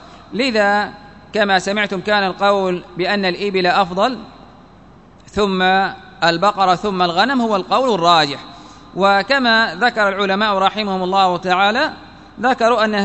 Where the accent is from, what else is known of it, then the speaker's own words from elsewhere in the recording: Yemen; يعني إنسان مثلا عندنا في اليمن مثلا أضحية قيمتها مثلا نحو 25,000